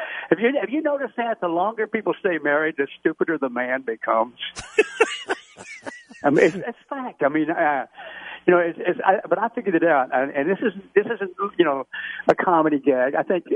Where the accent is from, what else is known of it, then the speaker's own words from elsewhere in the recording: the South, United States; I'm crazy about the South, and I'm from there, and I'm I live in Florida now